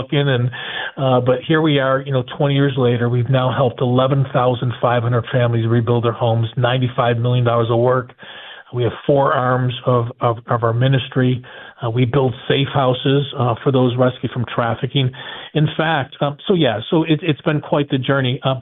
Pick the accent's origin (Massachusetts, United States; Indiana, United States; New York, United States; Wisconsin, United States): New York, United States; Buffalo; also born or lived in Tupelo, Mississippi; I grew up in North Buffalo, but went down to Mississippi for a corporate role, a leadership role.